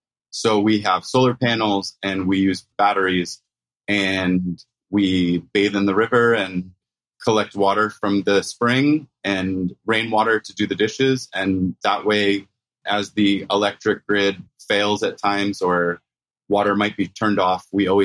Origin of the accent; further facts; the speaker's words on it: Rhode Island, United States; I grew up in Rhode Island.